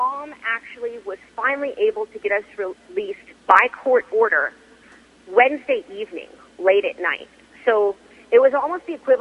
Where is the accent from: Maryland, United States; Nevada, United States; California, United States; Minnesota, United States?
Nevada, United States; Reno; Yes, it's very interesting because we're from Reno, Nevada.